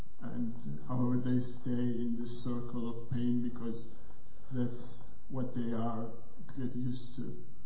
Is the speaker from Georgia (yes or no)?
yes; Georgia; English is a second language; I'm coming from Georgia, which is very far and predominantly Christian country.